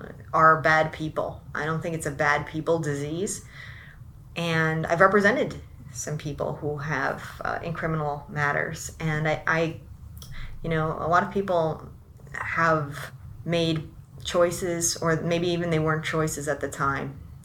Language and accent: English; Morris Township, New Jersey, United States; now in Morris Plains, United States; Well, I was born and raised in Morris County. I was born in Morristown Memorial Hospital, mm-hmm. and I was raised in Morris Township, lived in Morristown, and now I'm living in Morris Plains.